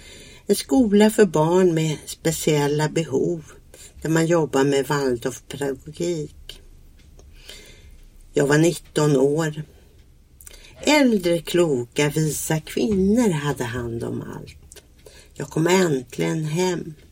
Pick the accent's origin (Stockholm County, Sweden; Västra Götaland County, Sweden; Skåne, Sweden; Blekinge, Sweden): Stockholm County, Sweden; Stockholm; born there; Jag föddes i Blackeberg i Stockholm